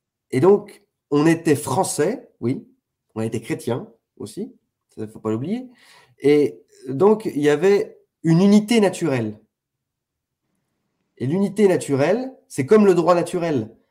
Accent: Ghana; Regarde ma tronche, je viens du Ghana

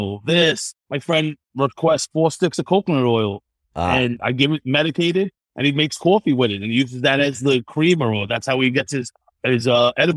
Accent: Brooklyn, New York, United States; now in Rockaway, United States; From Brooklyn and moved down to Rockaway when I was in like 6th grade.

